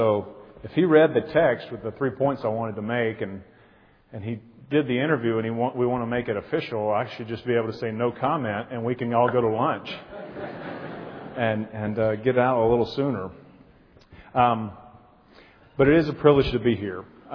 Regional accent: Mississippi, United States; I grew up in Mississippi, really churched.

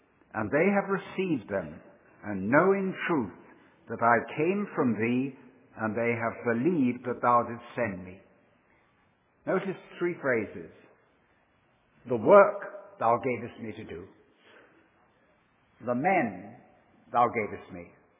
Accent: England, United Kingdom; moved away as an adult; now in United States; My wife was from Minnesota. I came from England.

